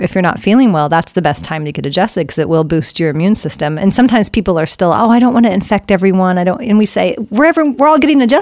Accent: Iowa, United States; I'll tell you right now, I'm from Iowa, and I'm 100% German. I've had no French.

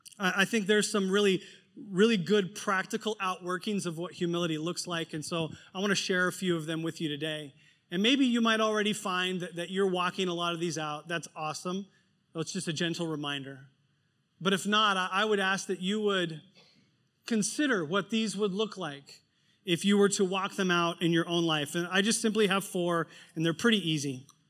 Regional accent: United States; moved away; learning to become a local in this culture, you know, 6 years in. But because my mindset is so different as an American

